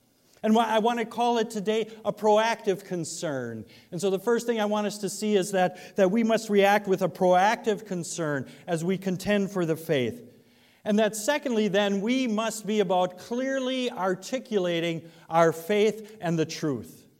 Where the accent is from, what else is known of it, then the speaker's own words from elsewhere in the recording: Sheboygan, Wisconsin, United States; For example, I'm from Sheboygan, so let's use the Sheboygan Police Department as an example, okay?